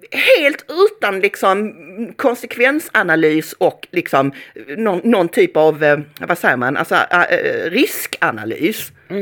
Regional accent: Sweden; när folk förklarar för sig att vi är svenskar

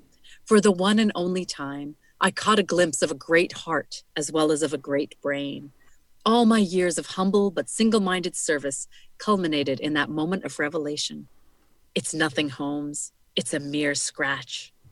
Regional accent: Canada; from my perspective as a Canadian

